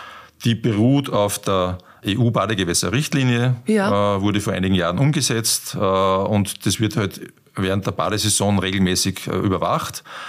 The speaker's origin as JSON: {"language": "German", "country": "Austria", "said": "Die gibt es bei uns in Österreich aber nicht."}